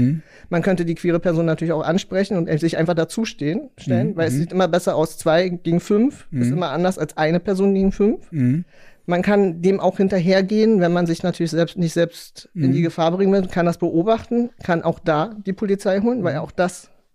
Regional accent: Berlin, Germany; also ich komme ja aus Pankow

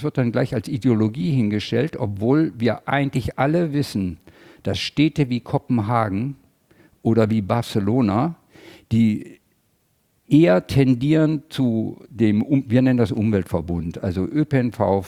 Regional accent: Southern Germany, Germany; now in Hamburg, Germany; ich komme aus Süddeutschland

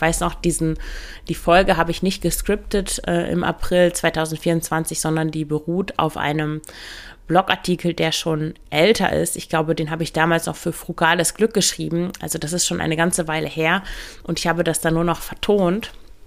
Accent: Northern Germany, Germany; Ich komme ja aus Norddeutschland, bei uns sagen wir, nichts nachzunehmen

